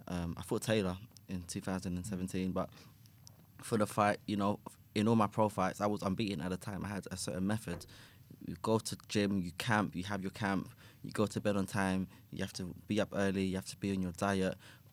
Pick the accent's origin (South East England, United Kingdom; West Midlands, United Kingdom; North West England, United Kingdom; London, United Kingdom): London, United Kingdom; Hackney; And I'm just a guy that's from the hood. I'm from Hackney.